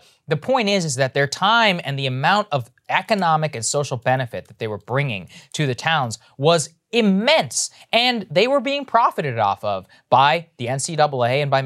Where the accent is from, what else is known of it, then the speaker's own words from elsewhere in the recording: College Station, Texas, United States; I'm from College Station, Texas, where Texas A&M is. Football is the lifeblood of that town.